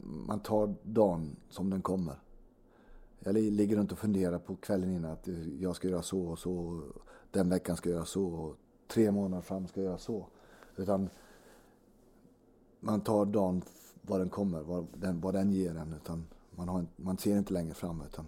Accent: Småland, Sweden; Ja, min fru är Stockholmstjej och jag är smålänning själv.

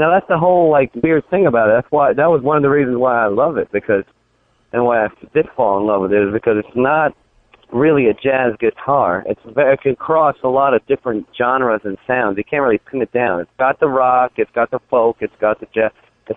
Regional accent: New York City, New York, United States; I'm from New York City, that's where I grew up

